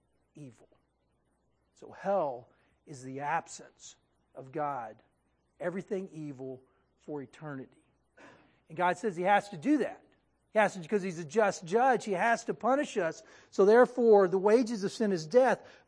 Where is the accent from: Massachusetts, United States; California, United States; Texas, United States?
Texas, United States; Now, I'm from Texas, and growing up in Texas, I chewed tobacco a lot.